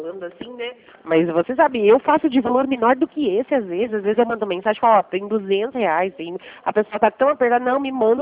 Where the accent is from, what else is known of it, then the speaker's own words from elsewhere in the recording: Americana, São Paulo, Brazil; Eu sou daqui da cidade de Americana, né? E por aqui também tá complicado.